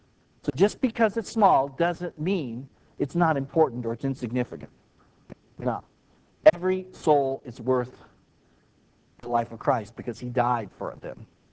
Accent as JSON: {"language": "English", "town": "Parker", "region": "Arizona", "country": "United States", "said": "By the way, I know you think this is a small town, but I'm from Parker, so this is not a small town."}